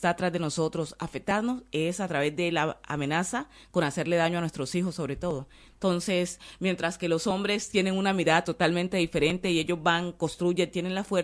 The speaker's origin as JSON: {"language": "Spanish", "country": "Colombia", "said": "cómo nosotros como colombianos vamos a garantizar como país, como Estado"}